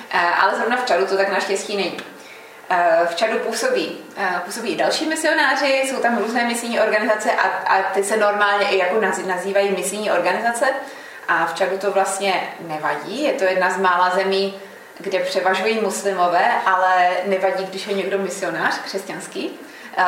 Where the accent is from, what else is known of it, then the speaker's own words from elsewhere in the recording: Zábřeh, Olomouc Region, Czechia; a pocházím ze Zábřeha, kde jsem vlastně vyrostla v rodině vašeho současného administrátora